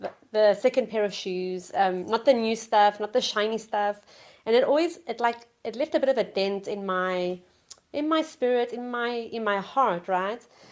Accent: South Africa; born and raised in South Africa.

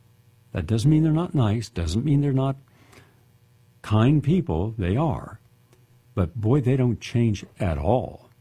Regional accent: Parkersburg, West Virginia, United States; When I wanted to know what had happened to my hometown of Parkersburg

